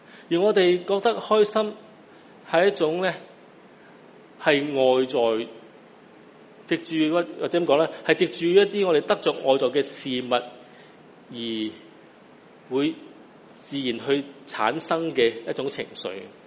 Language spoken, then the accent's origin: Cantonese; China; 如果你或者我哋中国人冇呢、這个即是对于食吸毒啊或大麻嗰啲咪比较谨慎啲啦。